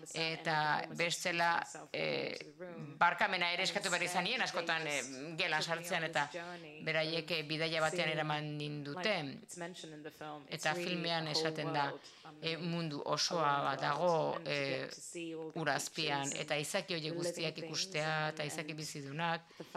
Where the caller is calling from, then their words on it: Peru; ni Perutik nator